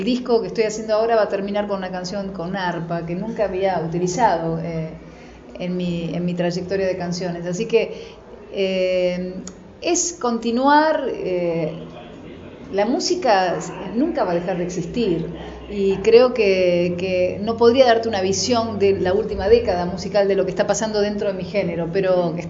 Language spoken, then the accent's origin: Spanish; Curuzú Cuatiá, Corrientes, Argentina; born there; porque como yo nací en Curuzucuatiá